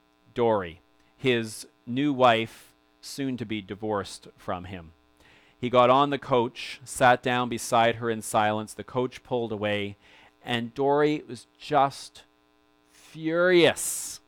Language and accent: English; Winnipeg, Manitoba, Canada; Now, maybe I like it because it takes place for part of the story in my hometown of Winnipeg.